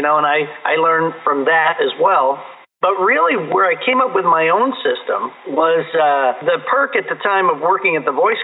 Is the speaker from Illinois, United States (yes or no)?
yes; Chicago, Illinois, United States; I'm from the Chicago area. That's where I started my career.